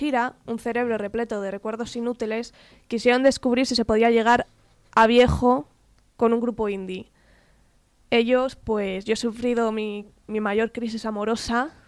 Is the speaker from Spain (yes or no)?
yes; Valladolid, Castile and León, Spain; y soy de Valladolid.